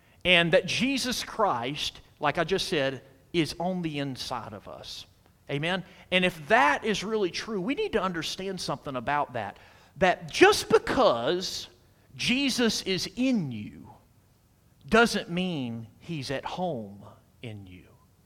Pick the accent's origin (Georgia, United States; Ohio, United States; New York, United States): Georgia, United States; Athens; It's kind of like I hail from Athens, Georgia.